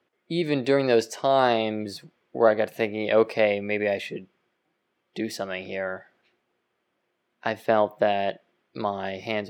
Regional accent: Pittsburgh, Pennsylvania, United States; And so when I was growing up in Pittsburgh is a predominantly Catholic portion of the country.

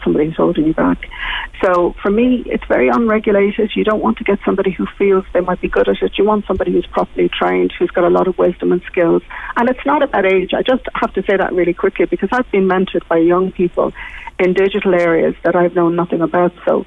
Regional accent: Dublin, Leinster, Ireland; I grew up in the Phoenix Park, one of eight in the lodge there, and I went to a desk school in Stony Batter

